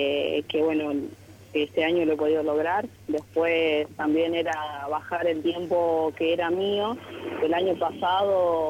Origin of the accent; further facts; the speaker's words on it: Beltrán, Santiago del Estero, Argentina; Beltrán queda a 30 kilómetros de la capital de Santiago del Estero.